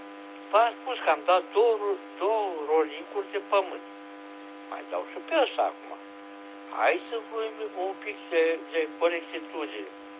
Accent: Romania; Știu că e frică și noi românii stăm în carapace

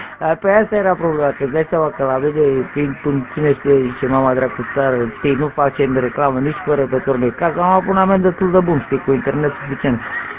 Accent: Muntenia, Romania; suntem munteni, dar ne asemănăm prin a vorbi mult.

